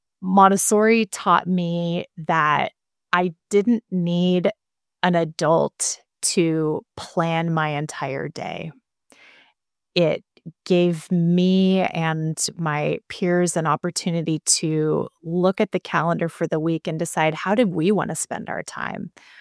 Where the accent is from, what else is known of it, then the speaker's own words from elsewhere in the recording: Spokane, Washington, United States; I grew up in Spokane, and John Hagney at Lewis and Clark High School, and I was there, taught a course